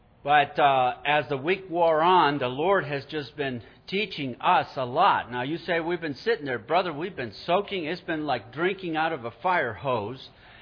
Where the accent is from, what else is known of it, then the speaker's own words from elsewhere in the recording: Huancayo, Junín, Peru; because I am from Huancayo, the city that her father was from in Peru.